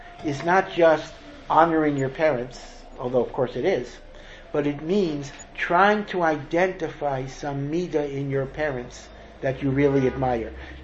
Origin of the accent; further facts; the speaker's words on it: Hartford, Connecticut, United States; You know, I came from Hartford, Connecticut, and I went to Neri Yisrael.